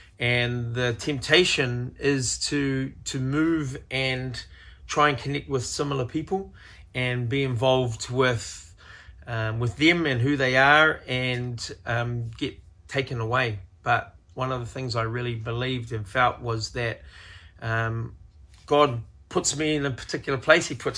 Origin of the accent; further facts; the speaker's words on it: Manurewa, Auckland, New Zealand; So I was brought up in South Auckland in Manurewa